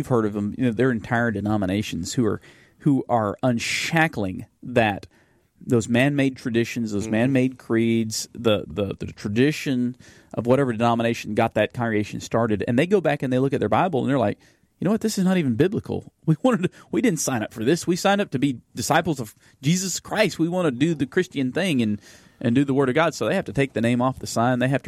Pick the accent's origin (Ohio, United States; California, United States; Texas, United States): Texas, United States; Beeville; posted by the Methodist Church I grew up in Beeville